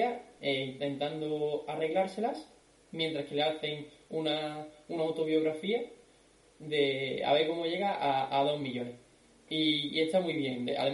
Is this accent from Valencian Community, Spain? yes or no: no; Seville, Andalusia, Spain; yo para los que no lo sepáis, soy de Sevilla